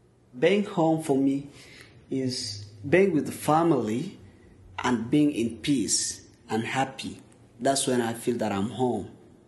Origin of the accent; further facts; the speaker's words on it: DR Congo; English is a second language; moved away as an adult; now in United States; I came from Democratic Republic of Congo, and I've been here in the United States for 10 months.